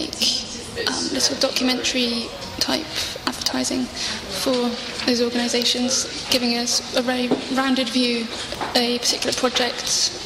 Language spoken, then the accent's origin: English; South West England, United Kingdom; now in Edinburgh, United Kingdom; so I'm living in Edinburgh now, but I'm originally from Cornwall, right down the very bottom of Cornwall, next to the sea.